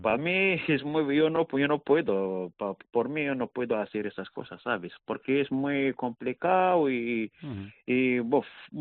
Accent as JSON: {"language": "Spanish", "town": "Casablanca", "region": "Casablanca-Settat", "country": "Morocco", "moved": "yes", "lives_now": "Valladolid, Spain", "said": "yo cuando vengo de Marruecos, porque soy de Casablanca, cuando llego aquí directamente a Valladolid y me quedo aquí, todos los años que quedo aquí directamente en Valladolid"}